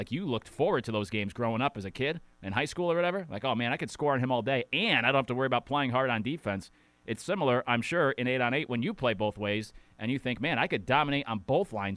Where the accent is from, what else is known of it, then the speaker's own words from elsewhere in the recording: Connecticut, United States; you know, I always look, growing up in Connecticut, we had the closest thing I could compare was, you know, like all other places, right?